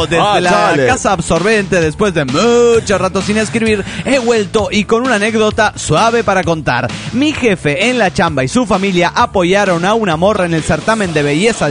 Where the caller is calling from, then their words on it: Arequipa, Peru; de Arequipa, Perú.